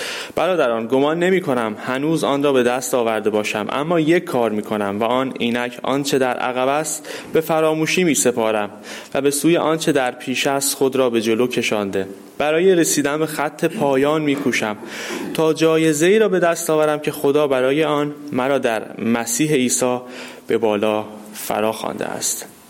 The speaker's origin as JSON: {"language": "Persian", "country": "Iran", "said": "این زمان ها فقط برای ما که از خاورمیانه اومدیم یا از ایران اومدیم نیست"}